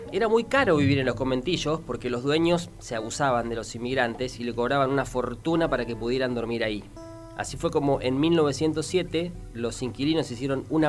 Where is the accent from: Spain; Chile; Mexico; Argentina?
Argentina; Rosario, Santa Fe; moved away; De Zárate, yo me fui de Rosario.